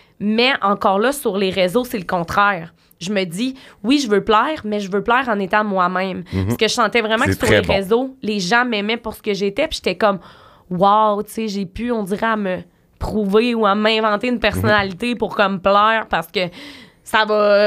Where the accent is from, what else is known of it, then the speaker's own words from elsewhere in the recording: Quebec, Canada; je viens de la Beauce. Je suis une personne complètement normale